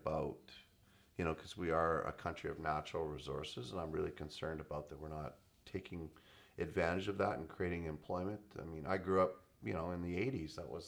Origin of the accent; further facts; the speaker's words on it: Canada; And my concern as a Canadian is, you know, I grew up in a free enterprise environment